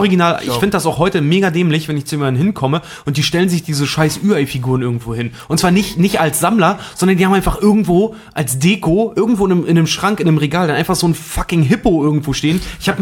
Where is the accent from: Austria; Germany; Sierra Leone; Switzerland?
Germany; eastern Germany; Ich bin aus dem Osten